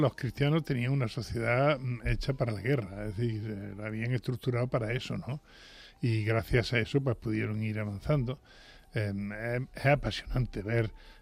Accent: Jaén, Andalusia, Spain; Yo que soy de Jaén, allí el olivar está

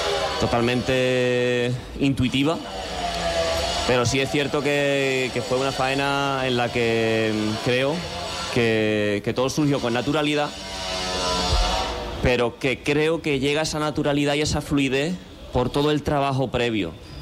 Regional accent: Madrid, Community of Madrid, Spain; Yo soy madrileño más. Soy madrileño, tengo casa aquí

